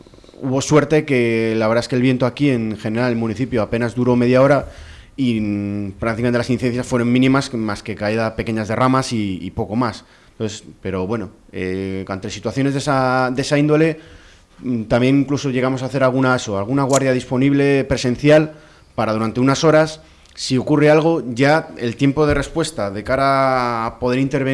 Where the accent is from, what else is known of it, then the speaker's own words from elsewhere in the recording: Cabezón de la Sal, Cantabria, Spain; somos de aquí de Cabezón